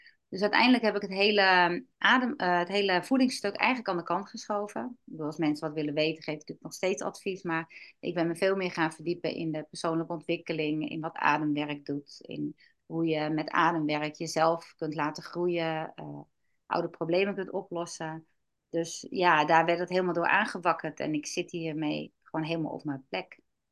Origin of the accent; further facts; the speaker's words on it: Zwaag, North Holland, Netherlands; now in Hoorn, Netherlands; Ik kom uit Zwaag en ik woon tegenwoordig in Horen en heb mijn praktijk in Blokker, dus het is allemaal lekker dicht bij elkaar.